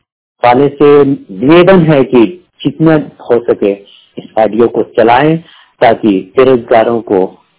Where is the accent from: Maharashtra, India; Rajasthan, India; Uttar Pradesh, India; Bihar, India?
Bihar, India; Gopalganj; गोपालगंज बिहार का रहने वाला हूं